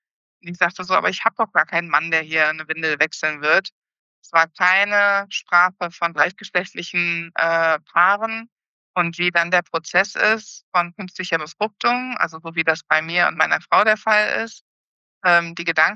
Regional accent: Germany; in weder der Gesellschaft, in der ich hier lebe, noch in Deutschland, wo ich groß geworden bin und bis vor kurzem noch gelebt habe.

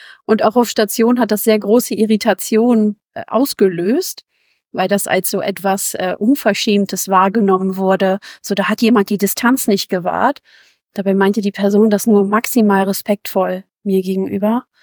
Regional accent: Harburg, Hamburg, Germany; first language German; ich bin in Harburg aufgewachsen, ich bin hier geboren, meine Muttersprache ist Deutsch, ich spreche auch noch Türkisch und ich würde nie sagen, dass ich nur Türkisch oder nur Deutsch bin.

